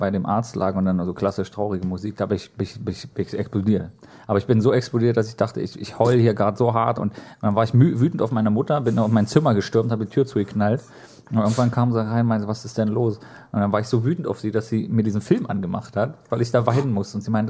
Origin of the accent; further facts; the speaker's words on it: East Germany, Germany; Ja, aber, wir kommen aus der DDR.